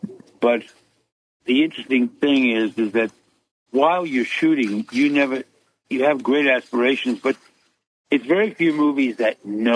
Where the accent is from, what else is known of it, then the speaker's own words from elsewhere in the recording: Brooklyn, New York, United States; also born or lived in Queens; I was raised in Brooklyn and Queens.